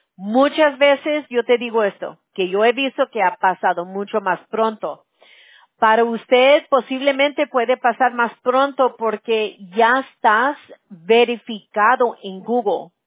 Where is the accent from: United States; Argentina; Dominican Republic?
United States; born there; Yo nací aquí en los Estados Unidos. Mis abuelos eran de México, pero yo tengo mucha familia, bueno, al lado de mi abuela materna, hay muchos que son cubanos